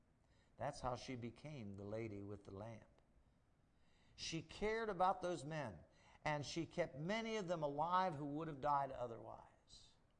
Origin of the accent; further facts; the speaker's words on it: Akron, Ohio, United States; I took my wife to see where I grew up in Akron, Ohio, on Britton Road, and I couldn't believe it.